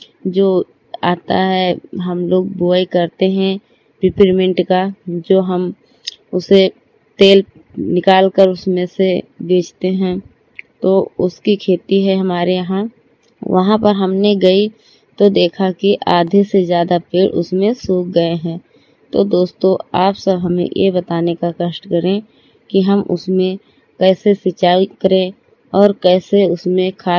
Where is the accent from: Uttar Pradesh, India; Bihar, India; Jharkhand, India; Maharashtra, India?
Uttar Pradesh, India; Hariharpur; मैं UP mobile बाड़ी से हरिहरपुर गांव जिला श्रावस्ती की रहने वाली हूँ।